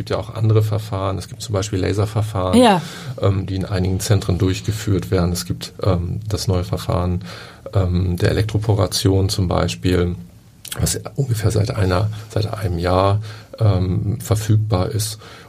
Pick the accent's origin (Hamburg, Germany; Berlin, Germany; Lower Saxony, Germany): Lower Saxony, Germany; Oldenburg; Ich bin in Oldenburg aufgewachsen und da wird einem das Joggen nicht so in die Wiege gelegt, sondern das Radfahren.